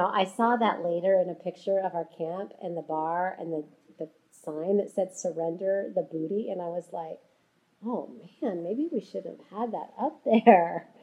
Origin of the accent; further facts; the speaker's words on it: Jackson, Wyoming, United States; born there; I was born in Jackson, Wyoming, and I love it that I started this journey on Earth in some of the most remarkable mountains on the planet.